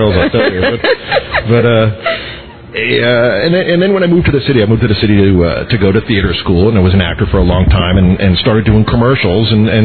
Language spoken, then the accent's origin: English; New York, United States; I grew up out on Long Island. I'm a native New Yorker, and I grew up out on Long Island.